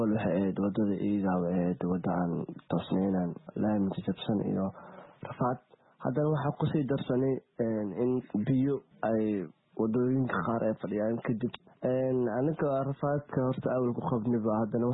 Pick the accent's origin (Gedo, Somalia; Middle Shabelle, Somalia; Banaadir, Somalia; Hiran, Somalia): Middle Shabelle, Somalia; Jowhar; born there; inkastoo aan Jowhar jeclahay inay tahay magaaladii aan ku dhashay